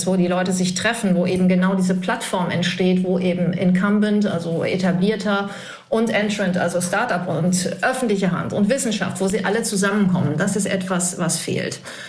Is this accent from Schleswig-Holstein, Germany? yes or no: no; Cologne, North Rhine-Westphalia, Germany; now in Frankfurt, Germany; ich wohne in Frankfurt seit vielen Jahren, als Kölsche natürlich, sozusagen im Exil